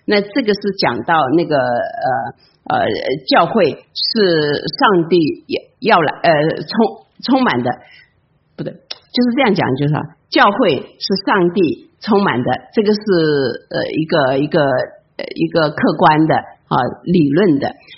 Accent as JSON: {"language": "Chinese", "country": "China", "said": "那在这里我就想到我们中国人讲哈，他说这个人很爱一个人"}